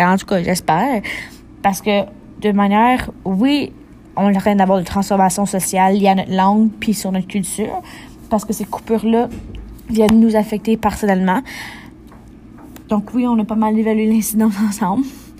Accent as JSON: {"language": "French", "town": "Alexandria", "region": "Ontario", "country": "Canada", "said": "je viens d'Alexandria. Vous avez vu un peu c'est quoi. Le village, il est petit."}